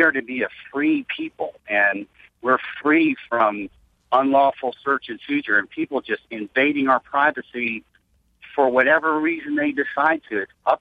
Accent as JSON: {"language": "English", "region": "New England", "country": "United States", "tie": "born or raised there", "said": "And I grew up in New England, where the Revolutionary War was fought."}